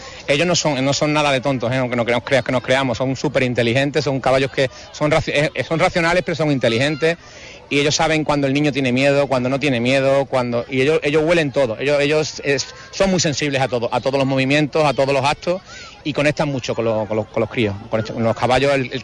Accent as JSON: {"language": "Spanish", "town": "Huelva", "region": "Andalusia", "country": "Spain", "said": "La seña de identidad nuestra es rociera, somos de Huelva, Huelva es rociera"}